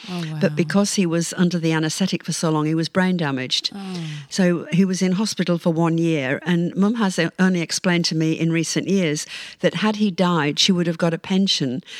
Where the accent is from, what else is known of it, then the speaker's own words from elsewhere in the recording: York, Yorkshire and the Humber, United Kingdom; also born or lived in London; when I was born, I was born in London because my father was in the army. But at the age of two, we moved back to York because he was a York man.